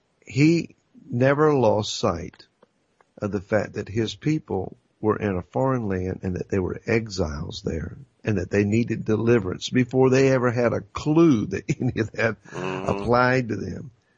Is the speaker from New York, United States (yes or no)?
no; Virginia, United States; I've been 10 generations in Virginia alone. I am a Virginian down to my toenails.